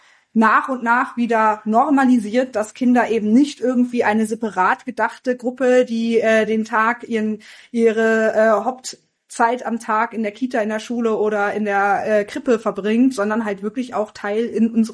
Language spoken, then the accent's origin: German; North Rhine-Westphalia, Germany; ich komme aus der Bundesrepublik